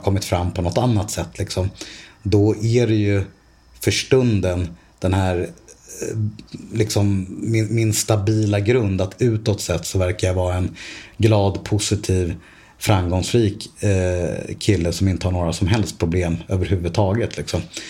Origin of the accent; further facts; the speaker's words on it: Stockholm, Stockholm County, Sweden; Alltså på lokala pizzerier i Bromma där jag växte upp i Stockholm.